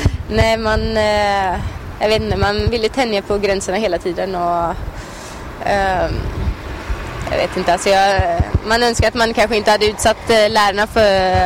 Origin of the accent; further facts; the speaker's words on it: Kosovo; now in Sweden; jag vet ju att jag är från Kosovo.